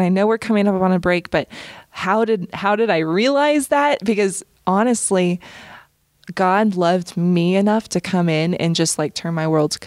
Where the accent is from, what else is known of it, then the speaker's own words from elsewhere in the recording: Nevada, United States; I haven't lived there for a while, so. But growing up in Nevada, and I just had this love for Jesus.